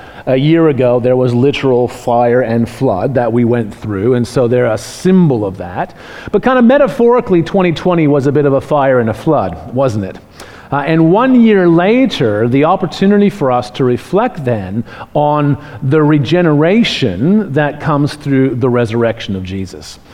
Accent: Canada; now in Australia; And I recognize that I'm from Canada, maybe that's why I find it so fascinating

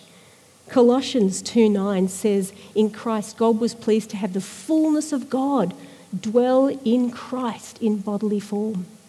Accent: Australia; as somebody who is a subject, if I can use that term as an Australian, subject of Queen Elizabeth

